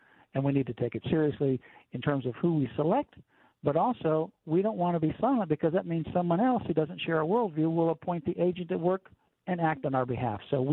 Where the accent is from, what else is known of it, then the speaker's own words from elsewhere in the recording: Florida, United States; You know, I remember growing up in Florida, I saw the space shuttle go up all the time